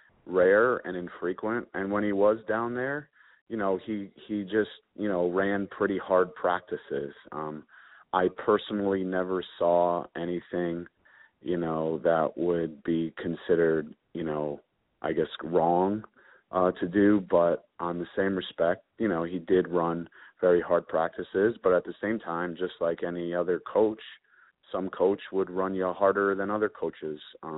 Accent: Northeast, United States; Yeah, I was always a big fan growing up, and I went to a lot of WWF shows and WWE shows growing up in the area

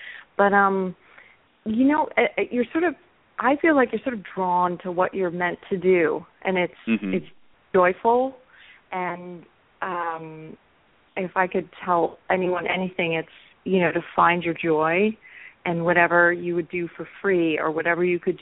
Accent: New Jersey, United States; moved away as an adult; also born or lived in New York City, United States; now in Los Angeles, United States; I was raised in New Jersey, spent my adulthood in New York City, so I'm basically an East Coaster.

